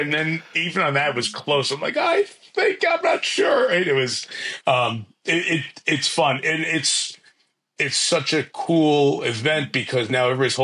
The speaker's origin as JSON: {"language": "English", "region": "New York", "country": "United States", "tie": "born or raised there", "said": "I grew up in New York. Know what New York fans are like. That's how I was raised."}